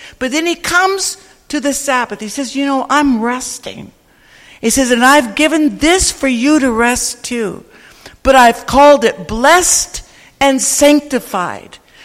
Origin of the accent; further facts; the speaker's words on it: Israel; See, we're from Israel. We don't know how to do this.